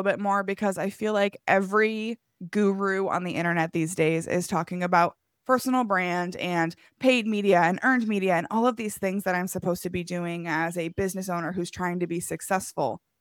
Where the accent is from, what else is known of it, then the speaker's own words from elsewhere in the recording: Iowa, United States; I'm from Iowa, so like there's only so much reporters are paying attention to us.